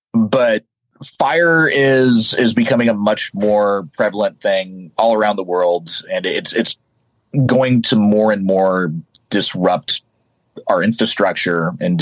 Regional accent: the American West, United States; growing up in the American West, that it was always something that was there

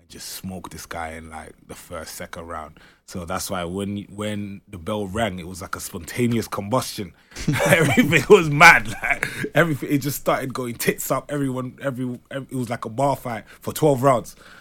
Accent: London, United Kingdom; I'm from South London.

